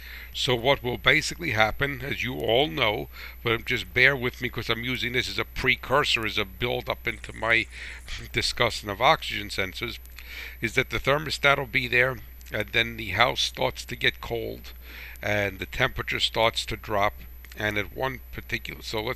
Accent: New Jersey, United States; accent: New Jersey; that's not my New Jersey accent.

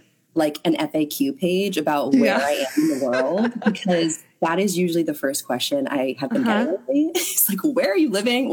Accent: Houston, Texas, United States; also born or lived in New York; I was born in New York, raised in Houston, and they moved to Memphis about 4 years ago.

